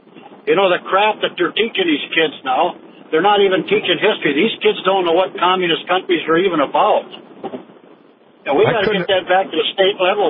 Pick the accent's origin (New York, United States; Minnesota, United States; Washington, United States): Minnesota, United States; Frazee; Hi, I'm from Frazee, Minnesota, but I'm just pulling on to Interstate 94 down here.